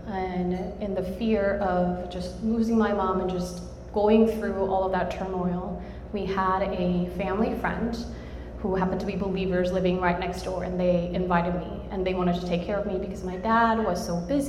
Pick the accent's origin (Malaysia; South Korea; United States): South Korea; English is a second language; I was born and raised in South Korea, born to a father who was more of a Buddhist background, and to a mother who was raised sort of Christian